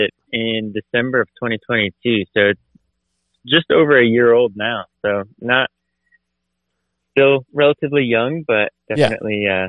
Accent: Berwick, Pennsylvania, United States; Yeah, so I actually grew up on a racetrack in a small town called Berwick in Pennsylvania.

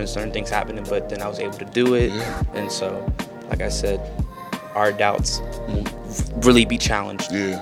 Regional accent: Cincinnati, Ohio, United States; So I'm from Cincinnati, right? So I represent the Bengals

